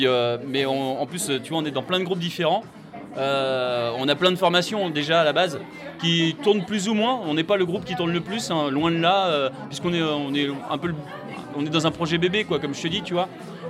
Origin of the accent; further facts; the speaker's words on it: Tours, Centre-Val de Loire, France; On est un groupe tourangeau de Tours, de région centre.